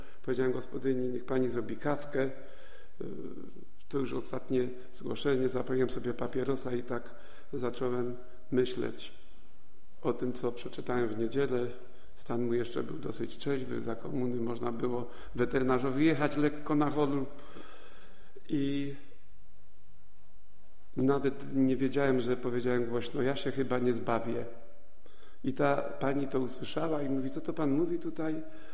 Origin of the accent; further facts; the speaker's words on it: Silesian Voivodeship, Poland; właściwie z powodu tego, że byłem Ślązakiem, bez przerwy pracowałem.